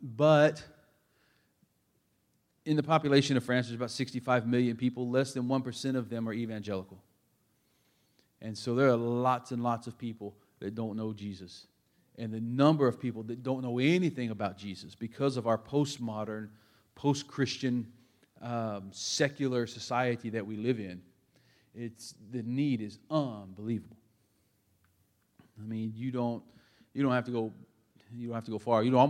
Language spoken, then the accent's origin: English; United States; But being a part of that school and being American, one of the things that's really been a benefit for us is with the French people who are there.